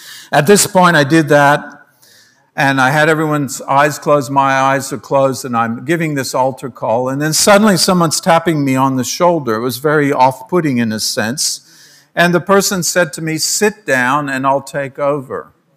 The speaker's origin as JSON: {"language": "English", "country": "Papua New Guinea", "tie": "born or raised there", "said": "I grew up in Papua New Guinea"}